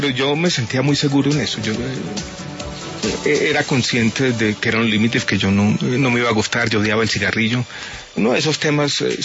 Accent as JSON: {"language": "Spanish", "town": "Santiago", "region": "Santiago Metropolitan", "country": "Chile", "tie": "born there", "said": "Yo nací en Santiago de Chile, pero fue una casualidad. Mi papá estaba estudiando en Santiago de Chile con una beca de la Organización de Estados Americanos en su momento, finales de los años 60. Estudió allí, yo nací."}